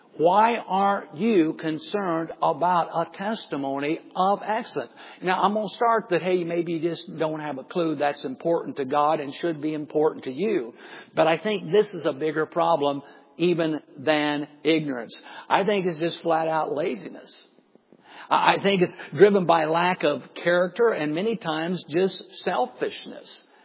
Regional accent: Dunkirk, Indiana, United States; I'm a hick from Dunkirk, Indiana, folks.

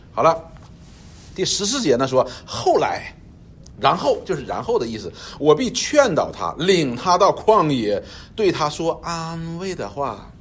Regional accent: China; 我们中国人有好多时候形容这样的，什么不撞南墙不回头

